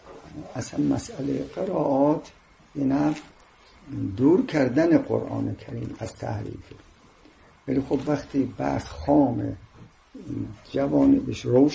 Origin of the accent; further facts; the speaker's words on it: Tehran, Tehran Province, Iran; نه من تهرانی هستم.